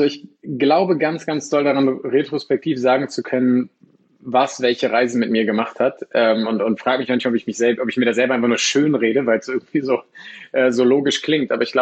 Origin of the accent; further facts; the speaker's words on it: Lower Saxony, Germany; Ich komme aus dem schönen Niedersachsen, also Mitte von Deutschland